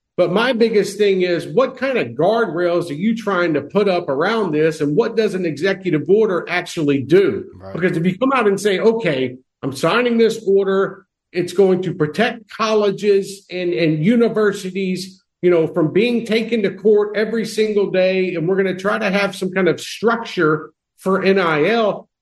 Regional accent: Mobile, Alabama, United States; look, I'm from Mobile, Alabama, okay?

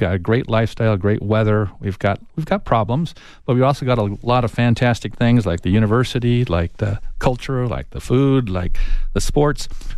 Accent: Tucson, Arizona, United States; And when I hop off the plane and someone asks me where I'm from, I say I'm from Tucson.

